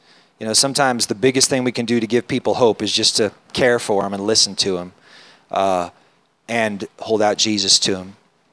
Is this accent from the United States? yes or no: yes; California, United States; So I grew up in Northern California. I was talking to Kevin about this last night, and it was real country. It was like there was less than 2,000 people in my town.